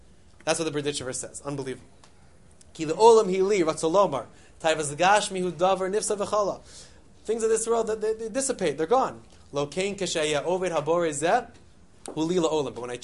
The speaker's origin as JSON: {"language": "English", "town": "Philadelphia", "region": "Pennsylvania", "country": "United States", "tie": "born there", "said": "All I know is I was born in Philadelphia and the Eagles are 5-1, right?"}